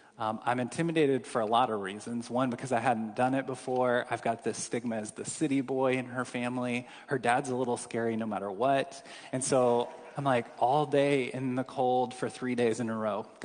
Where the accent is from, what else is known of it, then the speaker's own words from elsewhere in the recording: Kansas City, Missouri, United States; I'm from Kansas City and grew up in the suburban jungle